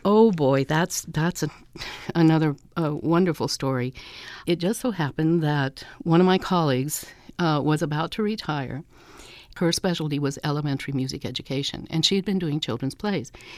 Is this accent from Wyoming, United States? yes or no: yes; Wyoming, United States; But I grew up in Wyoming, so it wasn't one of my choices to be an opera singer.